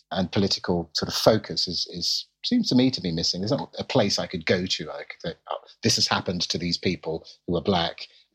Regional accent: London, United Kingdom; now in -; I'm a Londoner

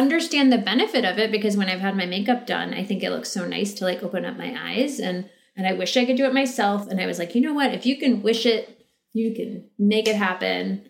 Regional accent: India; I'm Indian. So like my mother smelled, like my grandma smelled like a little bit of incense and a little bit of this and a little bit of that.

